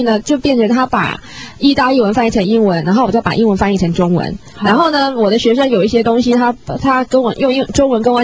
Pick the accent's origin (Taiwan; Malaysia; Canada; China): Taiwan; 我刚开始我都会用我们台湾人那种想法